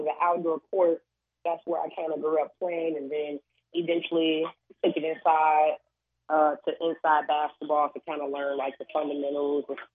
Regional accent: Chicago, Illinois, United States; Yep, I grew up in Chicago, right on the south side, and been here my whole life.

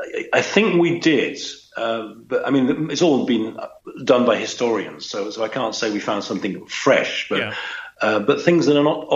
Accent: United Kingdom; I'm British

